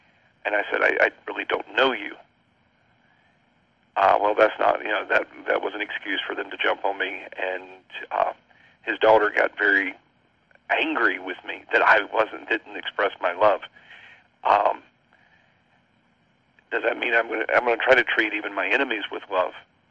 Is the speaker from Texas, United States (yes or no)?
no; Statesboro, Georgia, United States; I'm from Statesboro, Georgia. I'm a Southern boy, so I speak slowly, which sometimes keeps my foot out of my mouth.